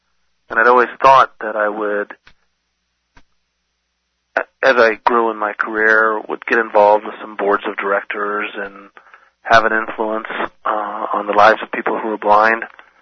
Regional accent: Indianapolis, Indiana, United States; I grew up in Indianapolis, Indiana, the south side of Indianapolis.

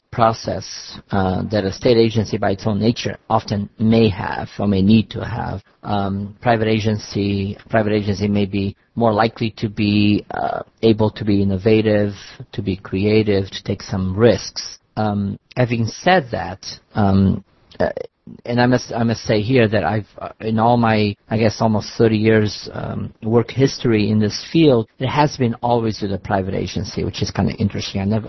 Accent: Portugal; school for the blind in Portugal for the first 5 years. Then I went to my regular school, local school in my hometown.

